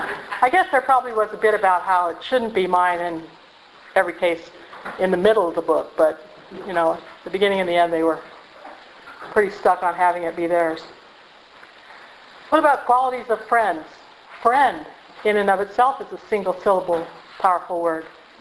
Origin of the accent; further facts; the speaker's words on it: Bakersfield, California, United States; And we grew up in Bakersfield.